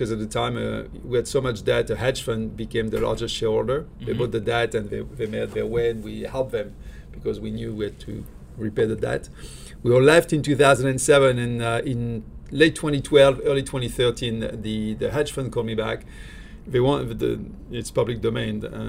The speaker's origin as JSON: {"language": "English", "country": "France", "tie": "born or raised there", "moved": "yes", "said": "No, I'm from France. Was born there a long time ago."}